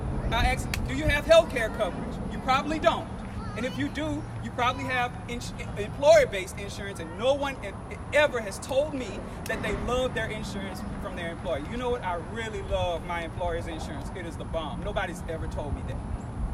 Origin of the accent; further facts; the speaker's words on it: Baton Rouge, Louisiana, United States; I grew up in Baton Rouge my entire life. I had the privilege of attending LSU where I earned 2 degrees.